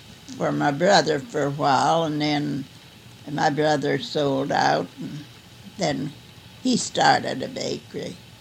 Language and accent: English; Pennsylvania, United States; born there; I was born in Pennsylvania.